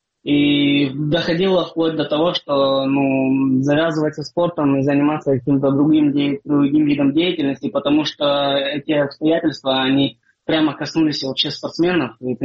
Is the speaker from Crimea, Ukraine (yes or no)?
yes; Crimea, Ukraine; хотя я крымчанин, для того, чтобы продолжать карьеру, ну, здесь, в Украине.